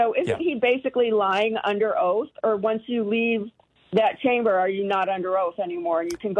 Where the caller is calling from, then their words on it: Verona, Wisconsin, United States; I'm calling from Verona, Wisconsin.